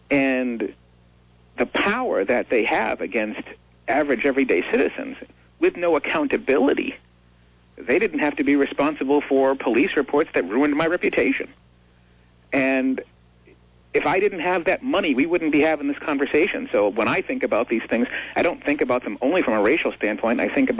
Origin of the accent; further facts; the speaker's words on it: Boston, Massachusetts, United States; also born or lived in Plymouth; because we didn't deal with police at all when I grew up in Dorchester in Boston.